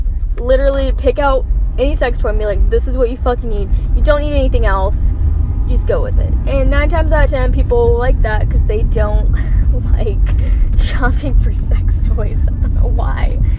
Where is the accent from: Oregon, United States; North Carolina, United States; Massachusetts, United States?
North Carolina, United States; Cool, let's be friends. We're both from North Carolina.